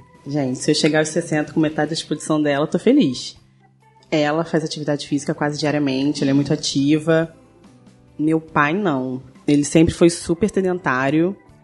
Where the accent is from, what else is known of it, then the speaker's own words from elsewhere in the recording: Rio de Janeiro, Brazil; Eu sou do Rio de Janeiro mesmo, sou do Rio de Janeiro. Não moro mais no bairro onde eu nasci, mas eu nasci e cresci na Praça Seca.